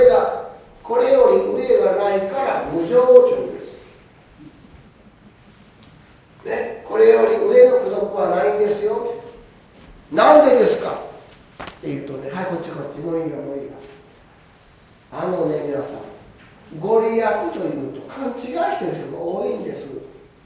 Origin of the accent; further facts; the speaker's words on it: Yamada, Miyazaki, Japan; moved away; あなたはご出身はどこですかと言った。宮崎県、その頃は北諸方郡山田町ですが